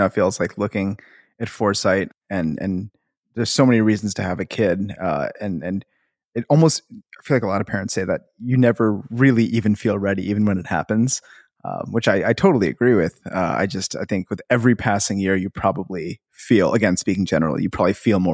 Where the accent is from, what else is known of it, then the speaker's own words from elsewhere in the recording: India; born there; I was born in India in the 80s, and my folks or my mom and dad are both Indian. So we're like, we joke that we're like millionth generation Indian.